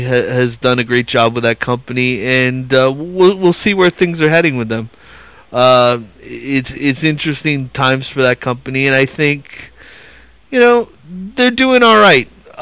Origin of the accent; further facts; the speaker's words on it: Canada; they just played it off that I'm Canadian, so there you go.